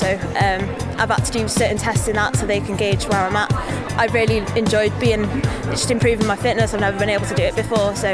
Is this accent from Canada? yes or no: no; Wrexham, Wales, United Kingdom; I'm from Wrexham in North Wales.